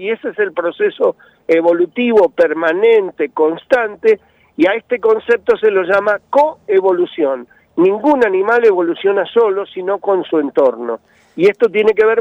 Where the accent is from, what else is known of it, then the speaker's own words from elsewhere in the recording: Argentina; yo como mucha carne porque soy argentino.